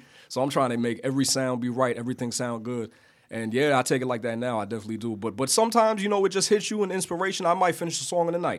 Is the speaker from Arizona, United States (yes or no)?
yes; Arizona, United States; even back home in Arizona, you know, because really I grew up a lot in Arizona, too.